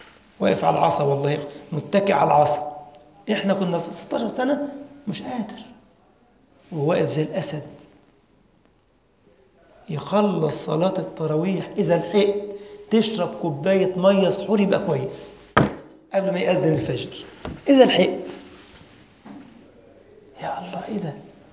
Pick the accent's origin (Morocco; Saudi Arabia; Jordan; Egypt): Egypt; اللي هي الزبادي عندنا بمصر